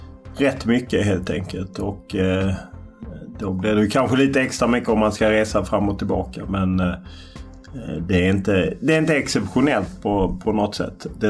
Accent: Lund, Skåne, Sweden; Jag är uppvuxen i Lund

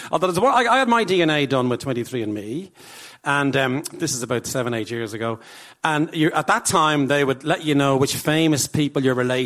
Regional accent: Ireland; I'm your cousin from Ireland.

